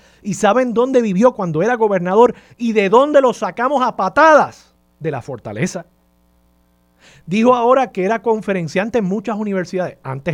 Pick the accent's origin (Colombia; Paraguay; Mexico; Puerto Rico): Puerto Rico; yo siendo puertorriqueño, me voy a sonrojar el lunes